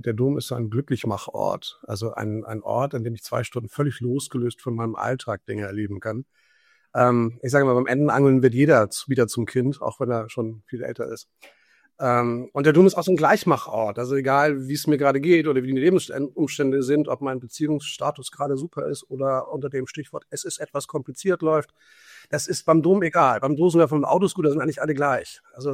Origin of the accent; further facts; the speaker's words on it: Schleswig-Holstein, Germany; now in Hamburg, Germany; Ich komme ursprünglich auch von der Küste, allerdings von der anderen Seite. Nordfriesland, Dithmarschen, das ist meine Heimat. Und dann habe ich mich bis Hamburg durchgeschlagen.